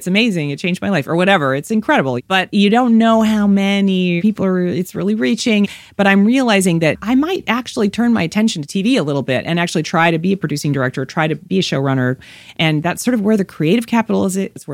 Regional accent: the North, United States; I grew up in the North with a bunch of pinko communist lefties.

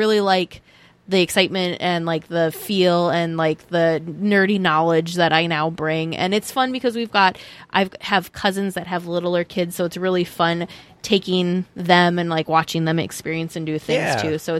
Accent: Midwest, United States; growing up in the Midwest, going all the way out to California just wasn't, you know, we didn't do that very frequently.

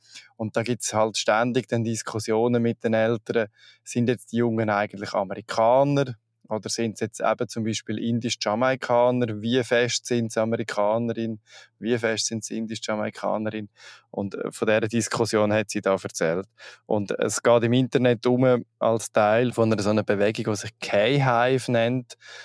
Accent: Switzerland; Und bei uns in der Schweiz würde man wahrscheinlich sagen, vom Himmel geht.

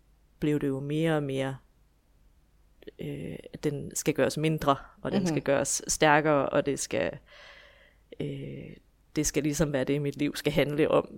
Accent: Esbjerg, Region of Southern Denmark, Denmark; Ja, jeg kommer fra Esbjerg, hvor jeg bor i hus med min mand

